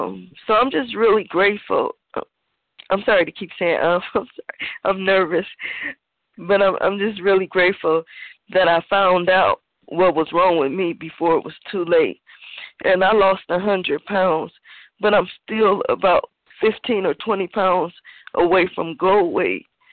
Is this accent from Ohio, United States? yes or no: yes; Cleveland, Ohio, United States; I'm from Cleveland, Ohio.